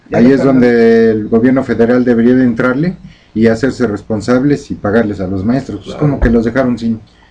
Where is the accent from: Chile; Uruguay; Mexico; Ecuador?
Mexico; así somos los mexicanos. Llegamos una hora tarde.